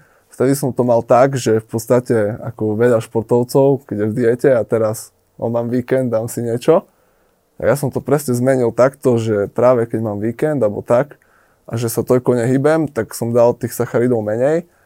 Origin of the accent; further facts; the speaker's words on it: Prešov, Prešov Region, Slovakia; V podstate ja aj preto som ostal na tom východe, že tým pádom, že tam žiaden gym nebol ako u nás v Prešove, tak som otvoril vlastný